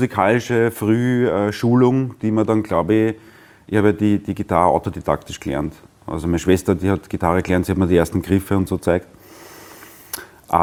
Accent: Prottes, Lower Austria, Austria; also born or lived in Vienna; Geboren bin in Wien und aufgewachsen in Brottes im Weinviertel.

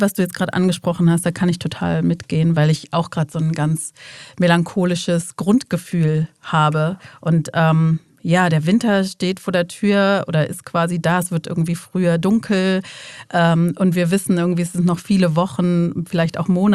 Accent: Leipzig, Saxony, Germany; born there; Und ich bin ja aus Ost, also ich bin ja in Leipzig geboren.

